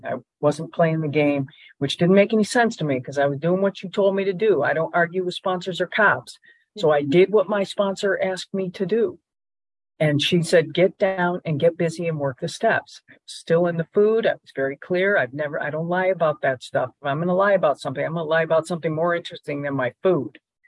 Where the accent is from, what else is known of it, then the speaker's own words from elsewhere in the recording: Michigan, United States; I'm not a California girl. I'm a Midwestern girl. I'm from Michigan.